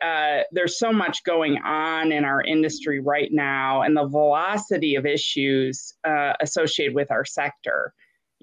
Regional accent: Buffalo, New York, United States; So my hometown congressman from Buffalo, New York, I worked for him for 3 years

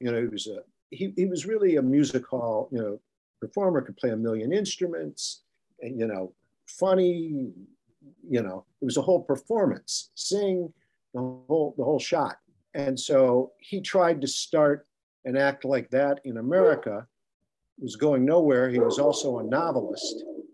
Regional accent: Detroit, Michigan, United States; It was about a guy I grew up with in Detroit who dropped out of University of Michigan after 2 years

